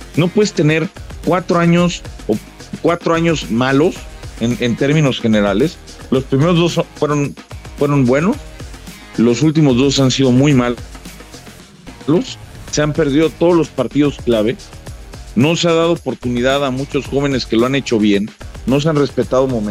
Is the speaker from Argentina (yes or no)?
no; Mexico; yo como aficionado, como periodista, como lo que tú quieras, como mexicano, deseo que México gane el Mundial